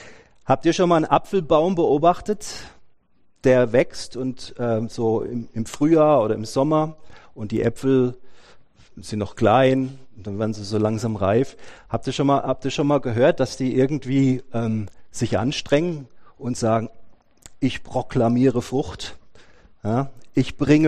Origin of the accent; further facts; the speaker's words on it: Germany; dass wir als Deutsche, also ich zumindest, ja, sehr oft so gepolt sind